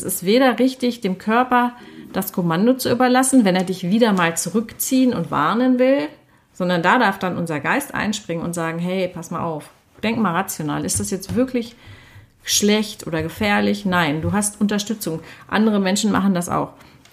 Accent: Hanover, Lower Saxony, Germany; Ich bin aus meiner Heimatstadt Hannover dahin geflogen

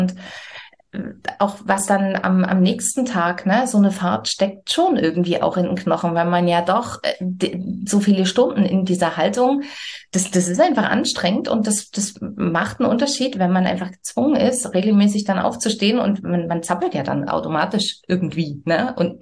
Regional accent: Saxony, Germany; wir kommen aus Sachsen, aus der Nähe von Dresden

